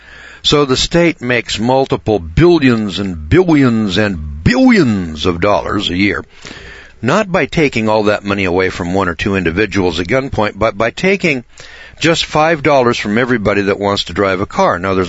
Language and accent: English; Missouri, United States; See, I'm from the Midwest here in Missouri.